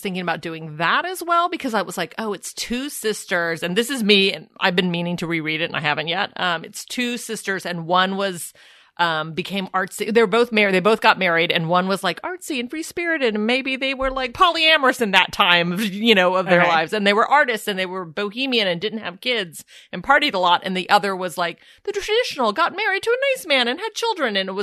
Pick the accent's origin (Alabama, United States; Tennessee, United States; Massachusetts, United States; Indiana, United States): Tennessee, United States; Because I grew up in Tennessee, and there's not, even the richest person in town doesn't have like New York City money.